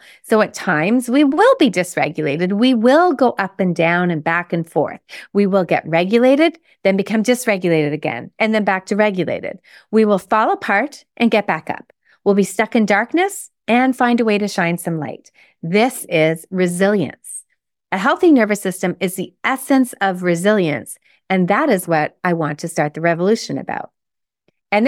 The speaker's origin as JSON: {"language": "English", "town": "Toronto", "region": "Ontario", "country": "Canada", "tie": "born or raised there", "said": "I saw her speak in my hometown of Toronto"}